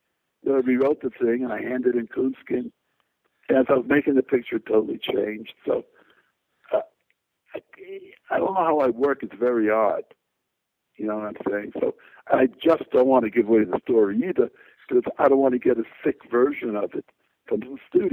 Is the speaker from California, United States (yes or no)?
yes; Oakland, California, United States; born there; I was born in Oakland.